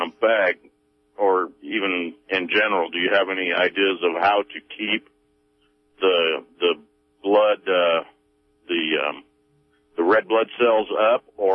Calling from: Eureka, California, United States

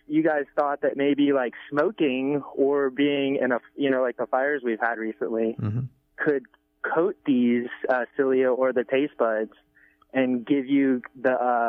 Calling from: Laytonville, California, United States; Yeah, I'm from the Laytonville area.

